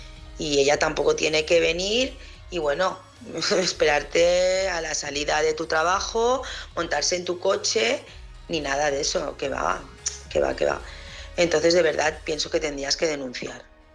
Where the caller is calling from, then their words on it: Barcelona, Catalonia, Spain; de Barcelona.